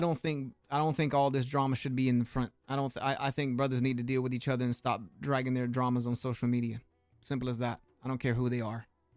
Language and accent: English; South Carolina, United States; Of course, I'm going to say South Carolina because I'm from South Carolina.